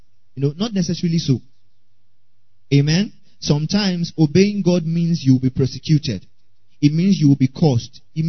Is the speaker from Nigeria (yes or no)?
yes; Nigeria; For example, being a Nigerian child, you understand what I'm about to say?